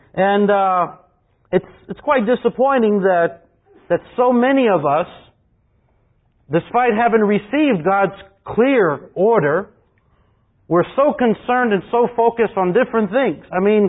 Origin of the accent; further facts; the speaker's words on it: Texas, United States; I mean, we're from Texas, and we remember, we're in San Antonio. So we know the Alamo.